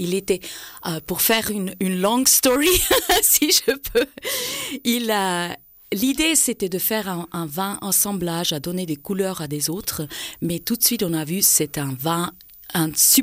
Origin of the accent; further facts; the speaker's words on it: Valais, Switzerland; now in New York, United States; je vis à New York. In the city of Manhattan, yeah. Hell's Kitchen. Mais je suis de Brieuc, au Valaisanne, et c'est vraiment ma patrie, comme on dit. I'm at home there. Et je reviens très souvent.